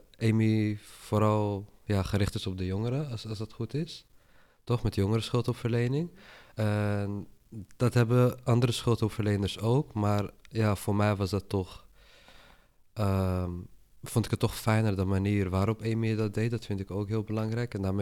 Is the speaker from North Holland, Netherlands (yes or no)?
yes; Amsterdam, North Holland, Netherlands; Ik ben 21 jaar oud. Ik kom uit Amsterdam. Ik ben opgegroeid in Amsterdam-Zuid.